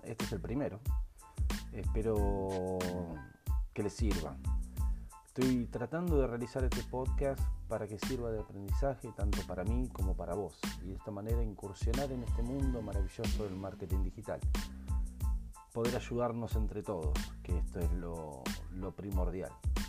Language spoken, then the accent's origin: Spanish; Argentina; Hoy a los 39 años, ya de vuelta en mi país, regresé hace ya, en el 2012, hace ya 7 años que estoy acá en Argentina, de vuelta.